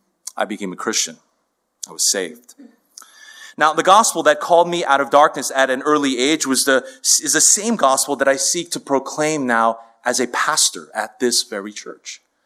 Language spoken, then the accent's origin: English; Queens, New York, United States; I grew up right here in Queens in a family that was nominally Buddhist and emphasized hard work and good behavior.